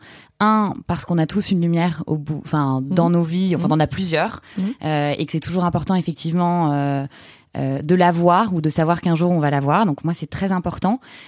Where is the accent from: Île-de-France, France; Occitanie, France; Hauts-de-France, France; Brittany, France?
Île-de-France, France; Paris; also born or lived in Buenos Aires; Moi, à la base, je suis une Parisienne 100%. J'ai fait mes études entre Saint-Jean-de-Passy, La Tour, pour ceux qui connaissent le 16e.